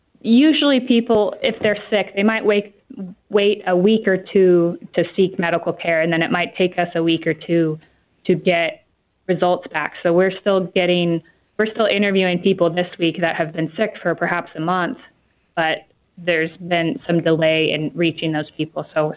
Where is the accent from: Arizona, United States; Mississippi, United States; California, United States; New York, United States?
California, United States; also born or lived in New Orleans; No, I'm from California originally, and I went to school in New Orleans.